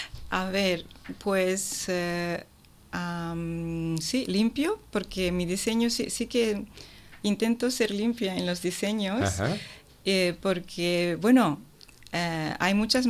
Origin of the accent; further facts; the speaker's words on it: Japan; Spanish is a second language; no sé si es demasiado decir que es mi pueblo, porque soy japonesa, pero realmente siento que es mi pueblo